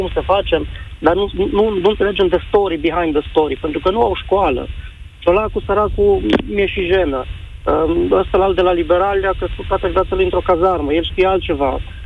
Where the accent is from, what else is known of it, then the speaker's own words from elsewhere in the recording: Arad, Arad County, Romania; Eu sunt din Arad, sunt vecin cu el.